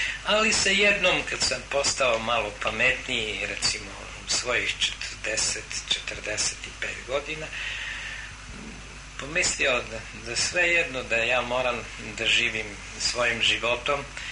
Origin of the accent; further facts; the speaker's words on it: Serbia; born there; ja bih rekao da je moja rodina Srbija, pošto sam rođen u Srbiji, a da je moje atsječistva, moja otadžbina Rusija, pošto su moji očevi i čukun dede i dede